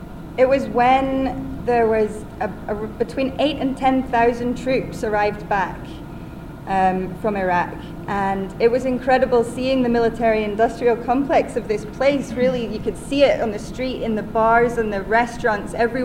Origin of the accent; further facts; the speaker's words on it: Belfast, Northern Ireland, United Kingdom; now in Scotland; You may be able to tell that I'm not from here. I'm originally from Northern Ireland, grew up in Belfast, and for the last 8 years I've been in Scotland.